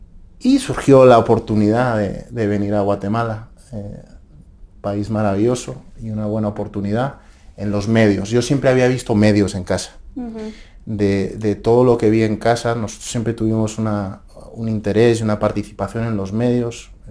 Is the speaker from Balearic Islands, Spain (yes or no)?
no; Madrid, Community of Madrid, Spain; yo soy un madrileño que se perdió en América en algún momento. Pues soy de Madrid, crecí en Madrid, pero siempre tuve ligazón a América a través de un país muy querido para mí, que es la República Dominicana.